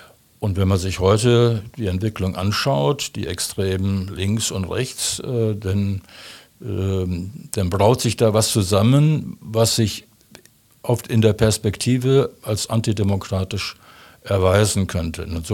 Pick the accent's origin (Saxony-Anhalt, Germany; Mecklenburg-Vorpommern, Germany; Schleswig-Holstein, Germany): Schleswig-Holstein, Germany; Glückstadt; also born or lived in Berlin / Ahrenberg / Dortmund; Bin in Berlin geboren, aufgewachsen in Glückstadt an der Elbe und in Ahrenberg bei Koblenz. Meine Gymnasialzeit habe ich in Dortmund verbracht